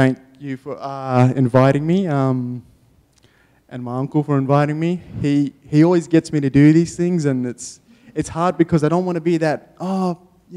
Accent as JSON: {"language": "English", "town": "Broome", "region": "Western Australia", "country": "Australia", "tie": "born or raised there", "said": "Growing up in Broome, you're very isolated. So it's like you're hidden away from the world. And even moving down here was scary, but then I adjusted."}